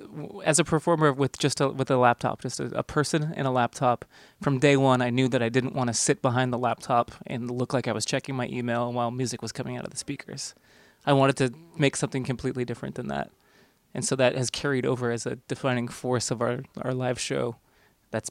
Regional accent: Astoria, Oregon, United States; You didn't mention that I grew up in Astoria, Oregon, and that's a small town where they filmed Free Willy, Kindergarten Cop, Short Circuit, Benji, The Goonies

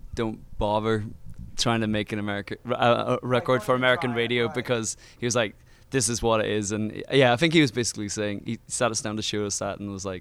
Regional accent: Northern Ireland, United Kingdom; This is a very Northern Irish thing, and we're from Northern Ireland.

